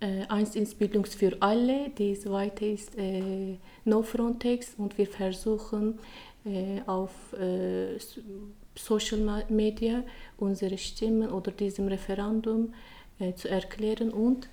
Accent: Turkey; German is a second language; moved away as an adult; now in Switzerland; ich komme aus der Türkei. Seit 3 Jahren bin ich in der Schweiz und ich habe 4-jährige Tochter.

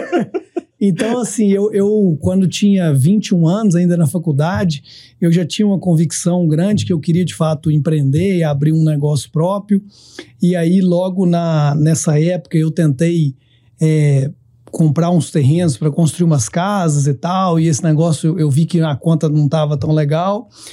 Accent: Belo Horizonte, Minas Gerais, Brazil; Eu sou mineiro, belo horizontino, assim como o Gabriel, meu sócio, também.

